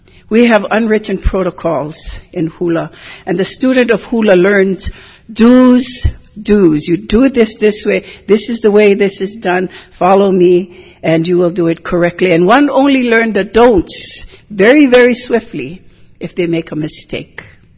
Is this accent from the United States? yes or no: yes; Hilo, Hawaii, United States; I was born and raised in Hilo of Hawaiian ancestry.